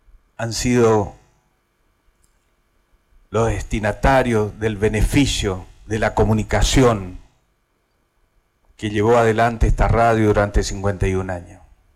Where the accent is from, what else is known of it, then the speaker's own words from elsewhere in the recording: Estanislao del Campo, Formosa, Argentina; Yo era, en aquella época era joven y desde mi pueblo natal, desde Estanislao del Campo, nosotros escuchábamos la radio